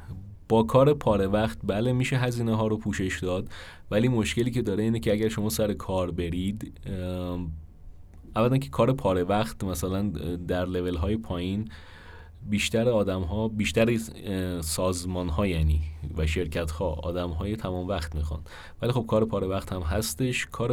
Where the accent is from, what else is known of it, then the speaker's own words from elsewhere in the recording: Iran; برای ما که ایرانی هستیم چون از اول عادت کردیم به انگلیسی